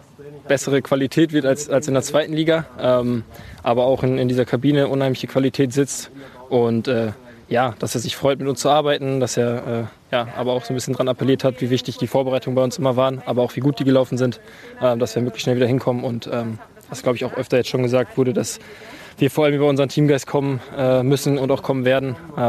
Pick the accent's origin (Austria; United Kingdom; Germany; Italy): Austria; Persönlich für mich, als Österreicher auch